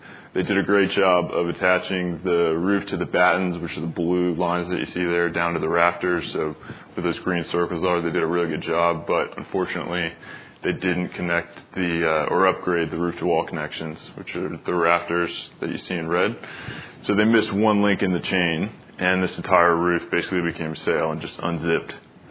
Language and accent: English; Florida, United States; moved away as an adult; now in Australia; So I grew up in Florida. I experienced quite a few hurricanes there